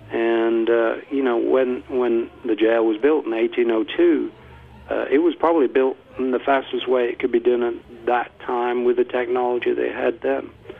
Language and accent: English; North West England, United Kingdom; also born or lived in Scotland; Well, I'm originally from Lancashire, in the greater Manchester.